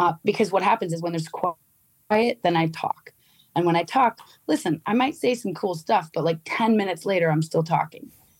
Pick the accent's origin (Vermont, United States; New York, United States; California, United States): Vermont, United States; And because I didn't, and I grew up in Vermont, it was very interesting